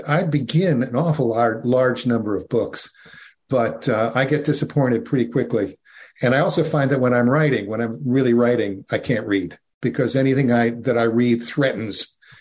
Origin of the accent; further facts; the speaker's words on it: New Jersey, United States; I'm a kid from the suburbs of northern New Jersey.